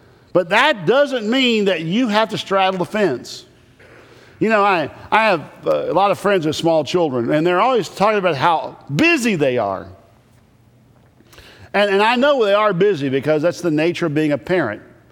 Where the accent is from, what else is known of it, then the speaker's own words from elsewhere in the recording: United States; As an American, you can stand for what is right and what is true